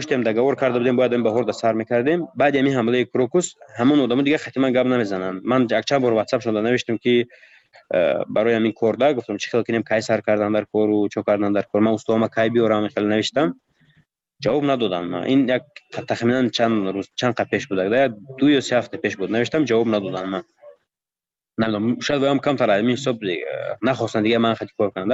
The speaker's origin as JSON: {"language": "Persian", "country": "Tajikistan", "said": "من گفتم من تاجیکم از تاجیکستانم"}